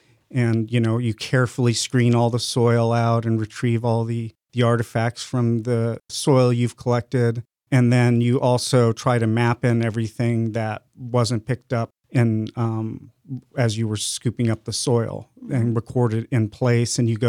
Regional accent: Albuquerque, New Mexico, United States; When I was growing up, I grew up in New Mexico, in Albuquerque, New Mexico, and New Mexico has a really rich cultural history, and there's lots of Native American sites and ruins around the state.

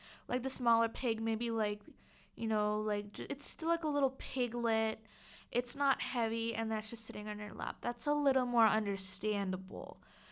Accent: New Jersey, United States; I'm from the South Jersey, Philly area.

